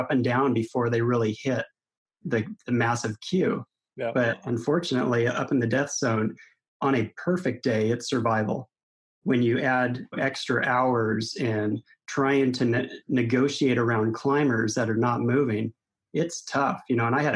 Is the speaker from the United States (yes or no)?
yes; Oregon, United States; I grew up in Southern Oregon, and in the 80s, you know, being a kid